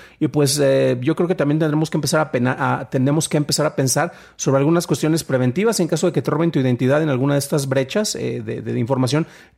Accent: Mexico; no me afecta a mí porque soy mexicano

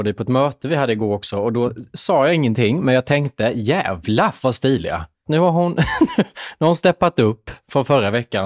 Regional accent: Småland, Sweden; accent: Småland; Fan vad off character det blev att jag sa på det sättet med min småländska anchovis.

